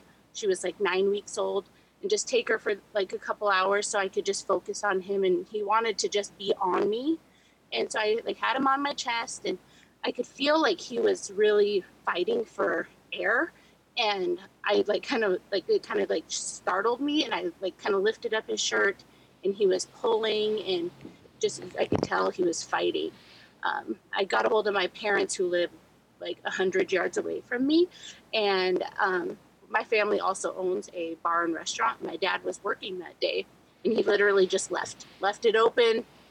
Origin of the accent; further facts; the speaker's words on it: Montana, United States; I'm a redhead and I'm from Montana. Like 64 is my perfect weather.